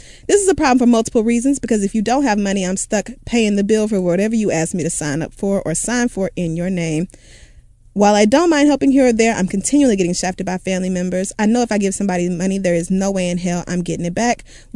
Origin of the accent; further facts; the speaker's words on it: Washington, District of Columbia, United States; I grew up in Southeast DC where most people don't even know what a savings account is, let alone how to manage their money.